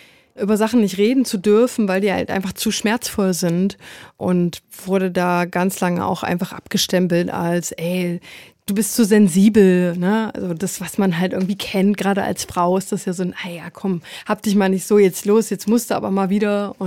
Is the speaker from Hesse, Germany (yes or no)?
no; Leipzig, Saxony, Germany; Ich komme aus Leipzig